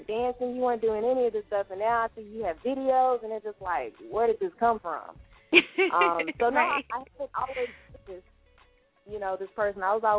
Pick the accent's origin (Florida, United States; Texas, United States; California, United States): Texas, United States; Dallas; Yes, ma'am. Born and raised in Dallas, Texas.